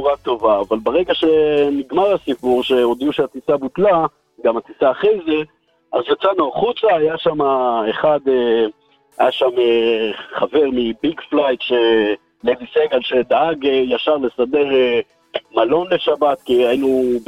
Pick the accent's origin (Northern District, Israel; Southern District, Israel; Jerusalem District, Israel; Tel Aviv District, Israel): Jerusalem District, Israel; Jerusalem; אני ירושלמי, אני מכיר שלג הרי